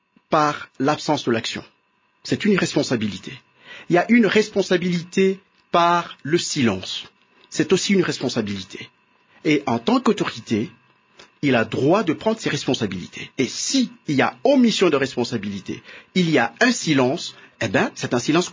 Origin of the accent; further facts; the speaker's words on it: Lubumbashi, Haut-Katanga, DR Congo; Moi-même, je suis natif de Lubumbashi.